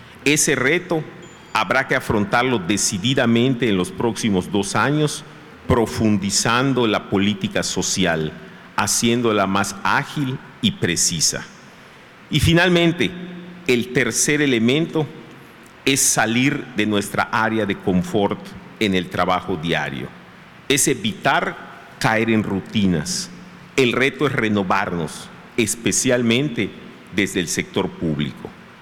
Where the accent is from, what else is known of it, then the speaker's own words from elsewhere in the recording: Yucatán, Mexico; como cualquier ciudadano, como cualquier yucateco, pueda recibir el saludo de la gente como lo recibo hoy